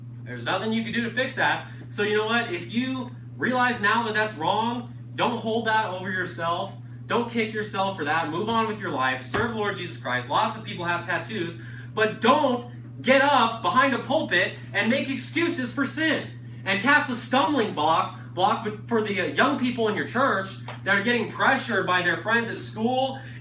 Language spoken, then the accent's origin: English; California, United States; born there; I had a friend that I grew up with when I was born in California